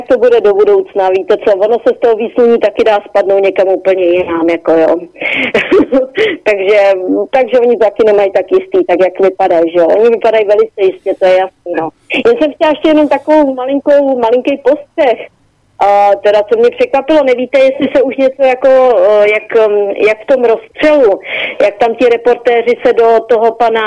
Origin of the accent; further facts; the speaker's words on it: Ústí nad Labem, Ústí nad Labem Region, Czechia; já jsem z Ústí nad Labem vlastně